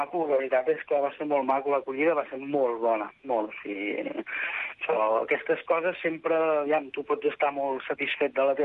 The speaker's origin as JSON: {"language": "Catalan", "town": "Manresa", "region": "Catalonia", "country": "Spain", "said": "Jo sóc de Manresa, vull dir que, en certa manera, és molt proper."}